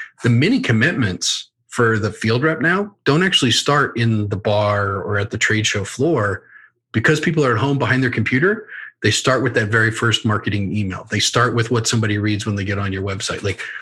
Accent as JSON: {"language": "English", "region": "Kansas", "country": "United States", "tie": "born or raised there", "said": "I grew up in Kansas and I had a football coach who moved up from the Texas Panhandle."}